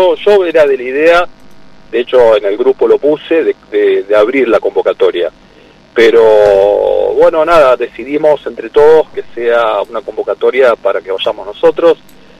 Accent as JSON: {"language": "Spanish", "country": "Argentina", "said": "como judíos y como argentinos"}